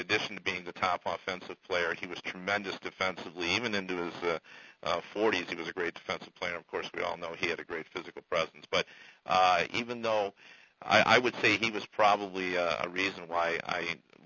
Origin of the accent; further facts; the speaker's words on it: Detroit, Michigan, United States; because I grew up in Detroit, it was easy Gordie Howe. And I still remember going down, excuse me, to Olympia Stadium.